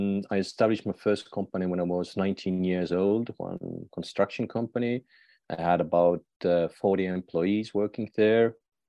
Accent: Estonia; English is a second language; Yeah, I'm in Estonia. I'm originally from Estonia. Because of my business, I go to Portugal, so I'm on and off in Estonia and in Portugal.

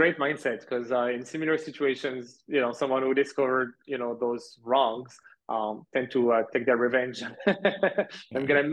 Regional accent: France; now in Canada; When I moved back to Canada from France, so I grew up in France, as you mentioned, I moved in 2014

